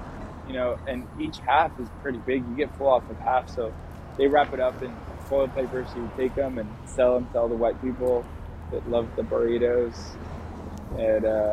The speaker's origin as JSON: {"language": "English", "town": "Fullerton", "region": "California", "country": "United States", "tie": "born or raised there", "said": "Well, I don't really know what to consider my hometown because I went to high school here in Fullerton."}